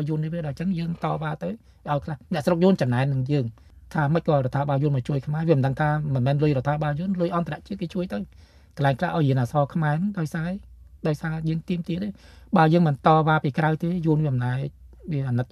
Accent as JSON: {"language": "Khmer", "region": "Mekong Delta", "country": "Vietnam", "said": "យើងជាខ្មែរក្រមក៏ស្រឡាញ់ទឹកដីកម្ពុជាដូចដីយើងដែរ"}